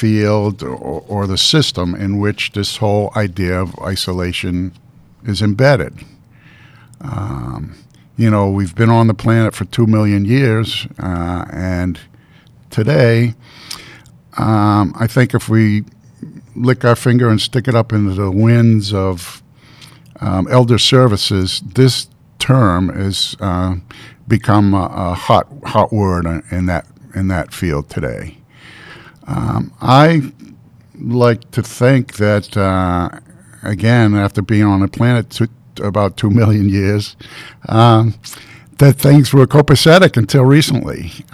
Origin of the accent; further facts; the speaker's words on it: Mason-Dixon line, United States; But when I was growing up, I grew up on the Mason-Dixon line, so grandma was the way we said it.